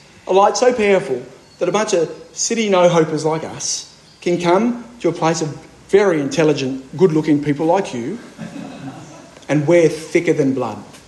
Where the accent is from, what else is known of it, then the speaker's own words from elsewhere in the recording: Sydney, New South Wales, Australia; I grew up in Sydney. I'll finish with this, my friends. I grew up in, not just in Sydney, but in the centre of the city, a suburb called Newtown.